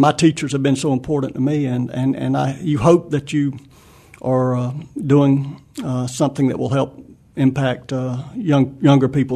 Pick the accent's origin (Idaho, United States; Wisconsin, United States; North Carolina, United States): North Carolina, United States; Boiling Springs; I grew up in Boiling Springs, so not too far from here.